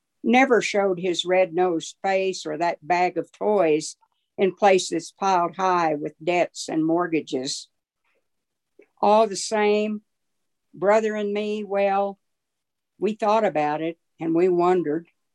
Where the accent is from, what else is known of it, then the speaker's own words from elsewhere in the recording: Oklahoma, United States; born there; I was born on the Oklahoma prairie, way out in the middle of nowhere, during the Dust Bowl and the Great Depression.